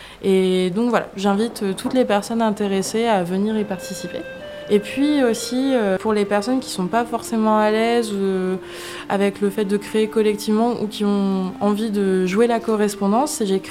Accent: Hauts-de-France, France; moved away; Donc je ne suis pas originaire d'ici à la base. Moi, à la base, je viens des Hauts-de-France. Donc j'ai découvert le littoral atlantique durant mon installation il y a 5 ans.

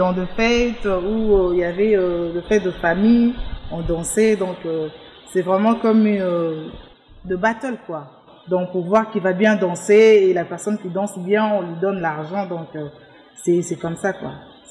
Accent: Kasaï, DR Congo; Parce que moi, je suis du Congo, mais précisément du Kasaï.

